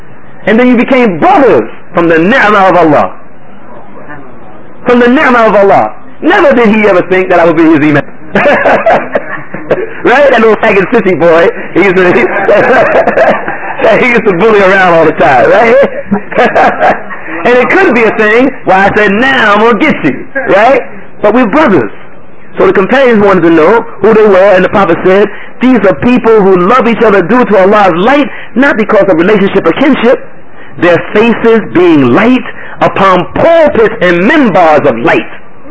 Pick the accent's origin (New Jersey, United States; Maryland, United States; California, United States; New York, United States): New Jersey, United States; Newark; When we grew up in Baxter Terrace Projects, he used to bully me.